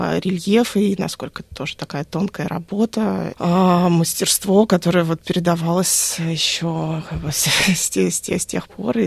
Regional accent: Moscow, Russia; потому что я выросла в Москве

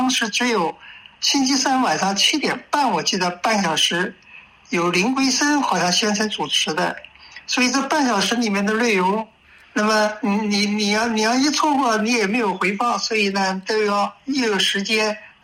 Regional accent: Nanjing, Jiangsu, China; now in Sydney, Australia; 我来自中国南京，1990年1月3号到达澳洲悉尼的。

